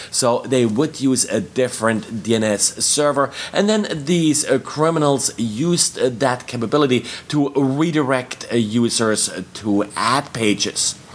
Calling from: Washington, District of Columbia, United States; I'm today recording from Washington, D.C.

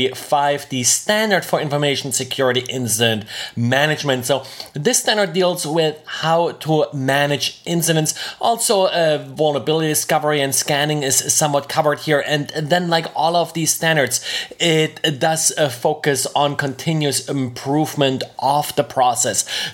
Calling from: Jacksonville, Florida, United States; I'm today recording from Jacksonville, Florida.

